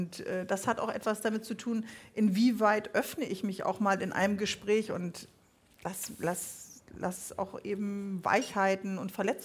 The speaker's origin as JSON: {"language": "German", "region": "Bremen", "country": "Germany", "said": "Das konnten wir als Bremer natürlich nicht."}